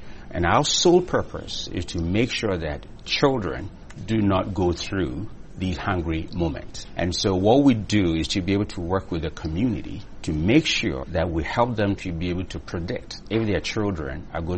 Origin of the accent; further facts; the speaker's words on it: Ghana; Growing up in Ghana on the farm, I experienced hunger.